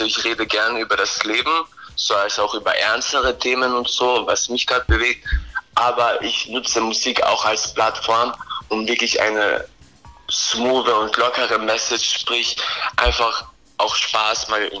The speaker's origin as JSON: {"language": "German", "town": "Klagenfurt", "region": "Carinthia", "country": "Austria", "moved": "yes", "lives_now": "Vienna, Austria", "said": "ich bin ja ursprünglich aus Klagenfurt, ich bin jetzt vor einem Jahr nach Wien gezogen"}